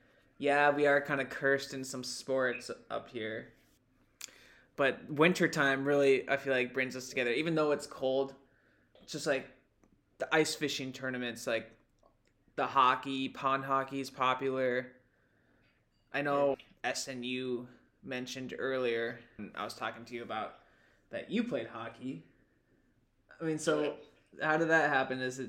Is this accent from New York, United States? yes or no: no; Minnesota, United States; So, for me, growing up in Minnesota, I guess I always feel nostalgic of, like, the going to parks.